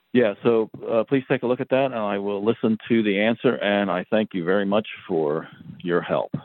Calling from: Pennsylvania, United States; Hello, gentlemen. … I'm from Pennsylvania.

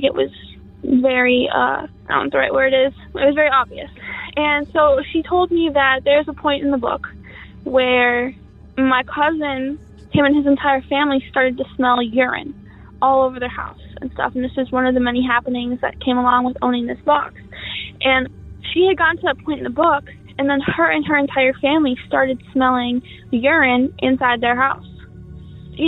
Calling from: Minnesota, United States; I'm calling from Minnesota.

